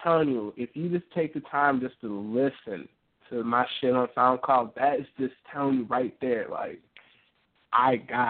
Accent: Detroit, Michigan, United States; I'm from Detroit.

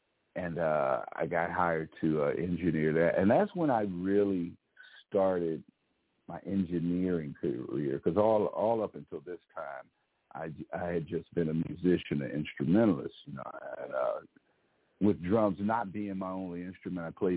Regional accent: Capitol Heights, Maryland, United States; I'm from this area, the DMV. I grew up in Capitol Heights, graduated from Suitland

